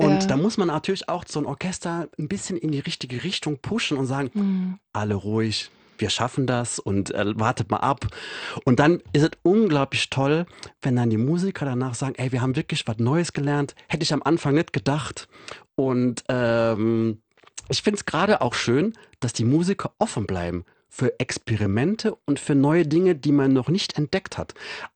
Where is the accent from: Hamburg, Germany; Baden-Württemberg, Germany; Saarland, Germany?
Saarland, Germany; da wo ich herkomme. Ich komme aus dem Saarland